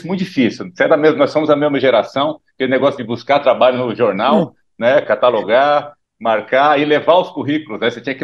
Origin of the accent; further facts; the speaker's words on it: Caieiras, São Paulo, Brazil; eu sou nascido em Caieiras, né, uma cidade aqui na região metropolitana de São Paulo, de uma família basicamente de imigração italiana. E somos em 4 irmãos